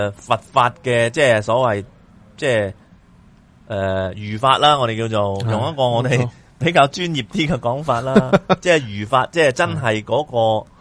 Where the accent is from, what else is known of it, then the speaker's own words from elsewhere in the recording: China; 如果我哋中國人咧，去再學一種咁嘅